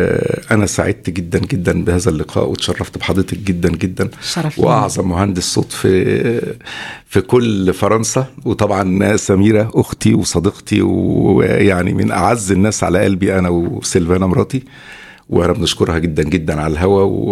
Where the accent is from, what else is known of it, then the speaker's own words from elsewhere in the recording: Egypt; التطور ده كمان هيكون في المقام الأول في بلدي مصر